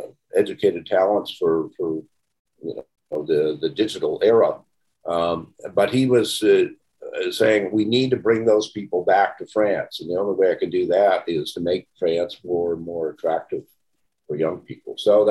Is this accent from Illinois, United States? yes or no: no; California, United States; I grew up in Silicon Valley